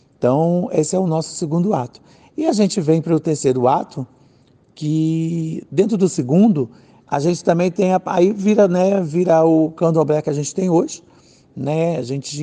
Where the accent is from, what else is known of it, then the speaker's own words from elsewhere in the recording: São Gonçalo, Rio de Janeiro, Brazil; now in São Paulo, Brazil; Então, eu comecei em São Gonçalo, né? Comecei na Viradouro, eu sou do Rio, sou de São Gonçalo, e parti para São Paulo